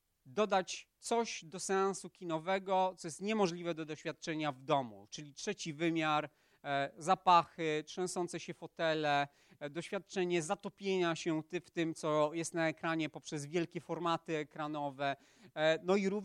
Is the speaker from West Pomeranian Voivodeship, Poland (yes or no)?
no; Łódź, Łódź Voivodeship, Poland; Ja jestem z Łodzi.